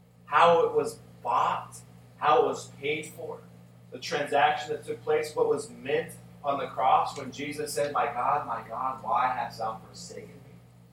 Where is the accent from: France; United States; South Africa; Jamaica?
United States; Montana; I grew up in Montana, and in Montana there are spiritual things happen.